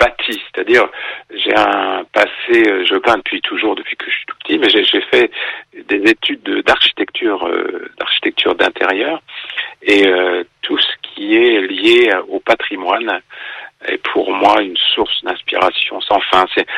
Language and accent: French; Coucy-le-Château, Hauts-de-France, France; je suis originaire de la Picardie, d'un petit village qui s'appelle Coucy-le-Château, qui s'appelle toujours Coucy-le-Château dans l'Aisne, et qui était une forteresse vraiment très très importante au Moyen-Âge.